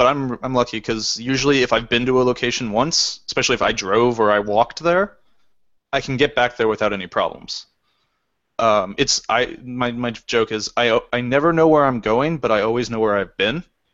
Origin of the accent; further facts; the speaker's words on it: Redmond, Washington, United States; I grew up in Redmond